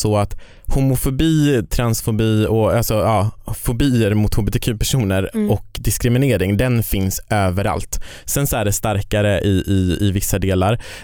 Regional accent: Kiruna, Norrbotten County, Sweden; Jag kommer ju från Kiruna, så att jag var där senast nu i år

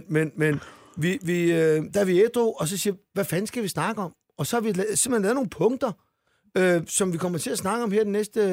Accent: Zealand, Denmark; og jeg er fra Sjælland

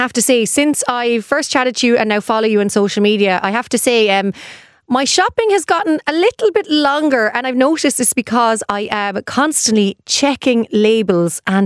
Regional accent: Dundrum, Leinster, Ireland; We actually were next door neighbours growing up in Dundrum many, many years ago.

